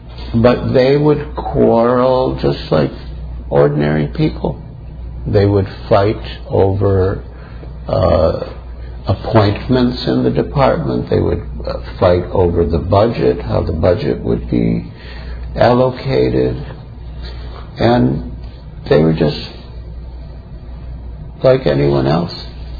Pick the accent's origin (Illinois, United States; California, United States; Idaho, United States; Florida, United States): Illinois, United States; My best friend from when I was growing up on the North Shore of Chicago.